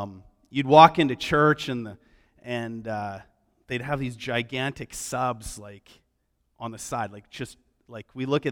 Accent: Vancouver, British Columbia, Canada; Growing up in the Lower Mainland in Vancouver, you know, we would never have thought that we were racist.

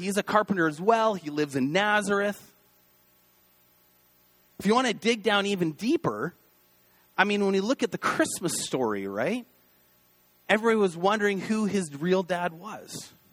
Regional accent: Canada; I know for me, living overseas for really almost a decade, being Canadian becomes a large part of your identity.

